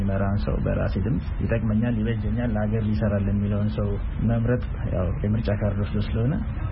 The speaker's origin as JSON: {"language": "Amharic", "town": "Ambo", "region": "Oromia", "country": "Ethiopia", "tie": "born or raised there", "said": "እዚሁ አምቦ ከተማ ተወልጄ ያደኩት"}